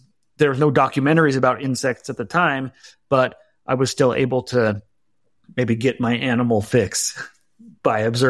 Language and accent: English; Provo, Utah, United States; So I grew up mostly in Utah, Provo, Orem, Utah. So south of Salt Lake City in the suburbs.